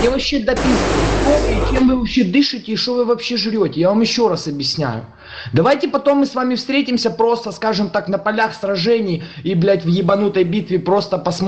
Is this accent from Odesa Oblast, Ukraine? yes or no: yes; Odesa, Odesa Oblast, Ukraine; Я одессит, ебать, понимаешь?